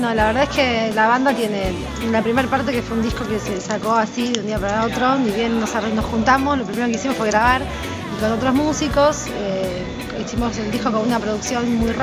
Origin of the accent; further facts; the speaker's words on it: Argentina; Nosotros somos argentinos, nacimos en Argentina, no tengo incorporado el folclore jamaiquino